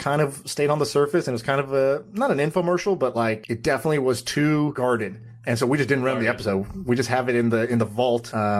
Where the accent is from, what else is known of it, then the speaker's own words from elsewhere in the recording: Austin, Texas, United States; I grew up in Austin, Texas. I spent a lot of time in Texas.